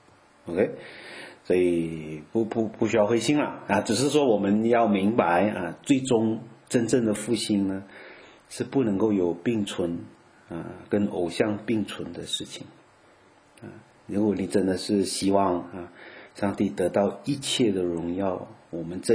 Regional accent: Malaysia

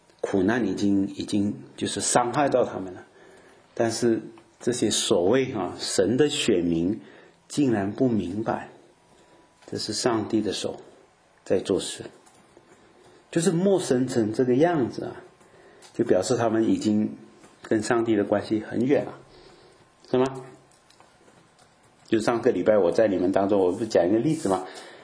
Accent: Fujian, China; moved away; 现在我已经很久没有住在家，以前我还没出国的时候，我是福建人啊，所以我们那个地方很多人都是讲福建话的，就是闽南话的啊。

